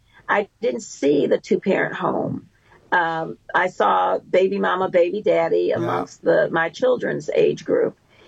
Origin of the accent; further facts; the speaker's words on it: Michigan, United States; I was in Michigan. I grew up in Michigan.